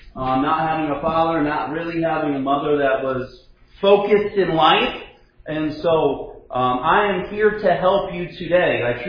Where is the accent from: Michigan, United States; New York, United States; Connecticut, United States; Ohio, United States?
Ohio, United States; I am from Ohio, and I am a Boston Red Sox fan